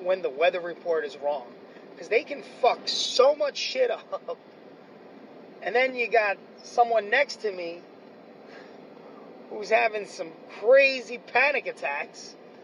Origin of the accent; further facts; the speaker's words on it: New York City, New York, United States; now in Rochester, United States; Well, yes, originally I'm from New York City, but I don't live in New York City anymore. I'm from Rochester.